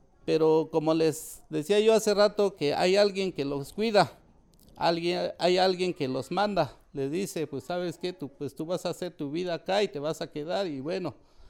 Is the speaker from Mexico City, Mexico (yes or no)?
no; Huautla de Jiménez, Oaxaca, Mexico; yo al menos sí soy de Huautla de Jiménez, originario. Hablo el mazateco